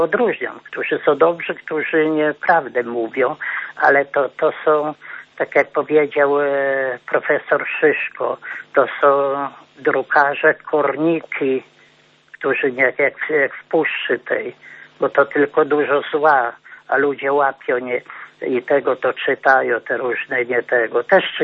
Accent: Lublin Voivodeship, Poland; now in Frombork, Poland; ja z Lubelskiego pochodzę, ale tuż mieszkam we Fromborku 46 lat

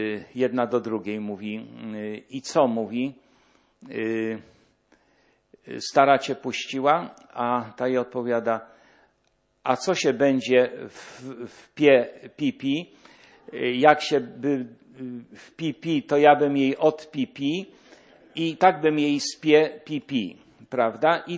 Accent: Jelenia Góra, Lower Silesian Voivodeship, Poland; Jechałem w jakąś noc fatalną z rodzinnej Jeleniej Góry do Poznania

